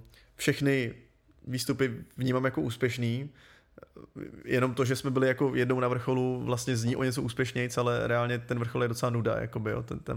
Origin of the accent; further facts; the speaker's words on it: Pardubice, Pardubice Region, Czechia; prostě jsem z Pardubic a tam to je placka na zemi, takže tam jako tě to láká do těch hor úplně přirozeně